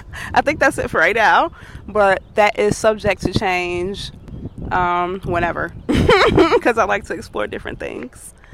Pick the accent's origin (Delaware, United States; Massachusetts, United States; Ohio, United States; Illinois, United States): Illinois, United States; Chicago; I am from Chicago, born and raised, Southside, born and raised.